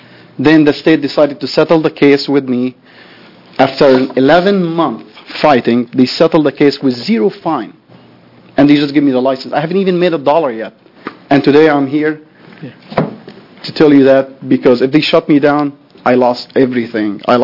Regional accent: Egypt; I'm originally from a country that's been in war forever, which I never made it there, from Palestine. I grew up in Egypt. I moved here for education.

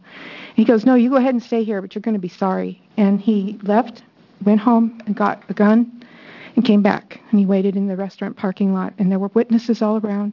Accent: Arizona, United States; We grew up in Arizona

